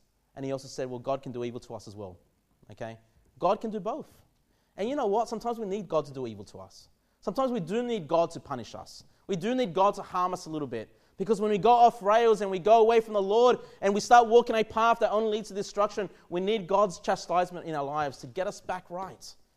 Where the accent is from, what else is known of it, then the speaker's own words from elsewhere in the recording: Australia; it's like I made it as an Australian, right?